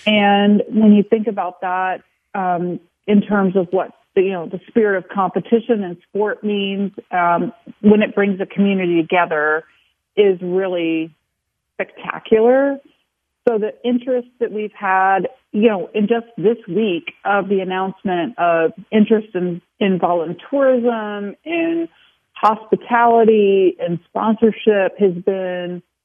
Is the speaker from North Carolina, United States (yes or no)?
yes; North Carolina, United States; I grew up here in North Carolina and was fortunate to spend my career 30 years in destination marketing.